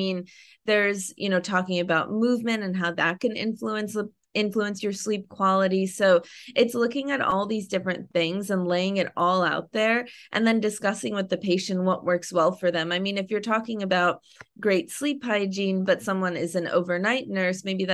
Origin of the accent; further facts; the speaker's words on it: Northeast, United States; now in Los Angeles, United States; I mean, I grew up in the Northeast, like actually very close to Delaware.